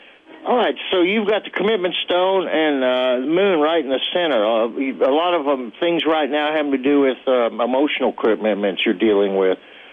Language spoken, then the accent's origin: English; Texas, United States; I'm not giving you a hook 'em horns because I'm from Texas and it's your show.